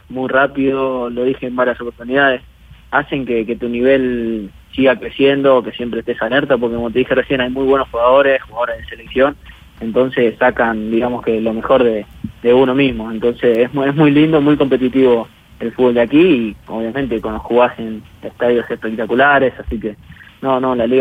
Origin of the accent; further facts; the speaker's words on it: Piedras Blancas, Montevideo, Uruguay; estuve en Uruguay, obviamente soy ahí de Piedras Blancas, estuve con mis viejos